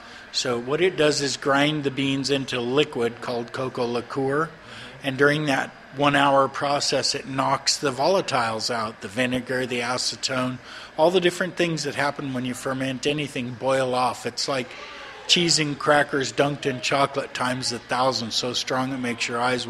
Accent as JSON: {"language": "English", "country": "United States", "said": "and I'm an American, so don't get me wrong on"}